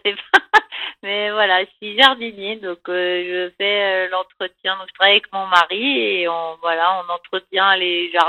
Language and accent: French; Auvergne-Rhône-Alpes, France; now in Saint-Jean-Valdaine, France; Alors, moi, j'habite à Saint-Jean-Valdaine, mais ça fait... Moi, à la base, je suis originaire de Haute-Savoie et je suis arrivée dans la Valdaine il y a déjà... ça fait 14 ans maintenant.